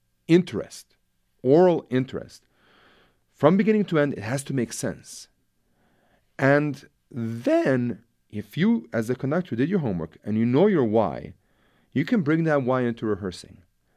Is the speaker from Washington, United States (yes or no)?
yes; Seattle, Washington, United States; also born or lived in Belgrade, Serbia; I was born in Belgrade, at the time Yugoslavia. I immigrated to the States when I was a kid, started playing music in Seattle.